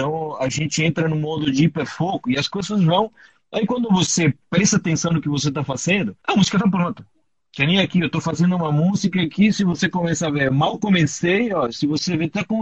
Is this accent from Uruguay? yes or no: yes; Uruguay; Uruguai. uruguaio, caralho.